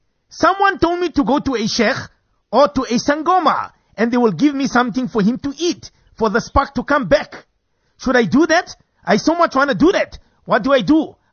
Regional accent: Johannesburg, Gauteng, South Africa; I'm married for 21 years, Ustad. And I'm from Mondio. This is in Johannesburg.

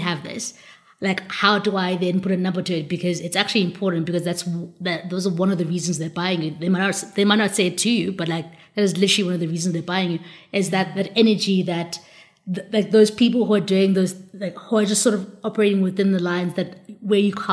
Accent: South Africa; as South African specifically, you sometimes look around and you're like, so much is going wrong.

